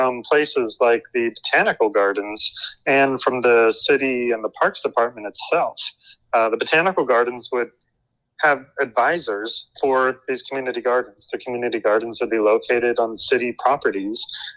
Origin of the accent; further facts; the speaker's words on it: Cincinnati, Ohio, United States; Sure, well, I grew up in Cincinnati, Ohio, and yeah, me and my sister got interested in all kinds of activism when we were in high school